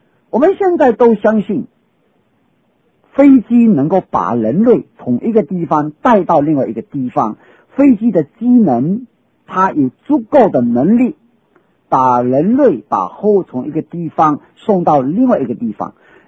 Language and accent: Chinese; China; 我们中国人的信这个字也有几个不同的意义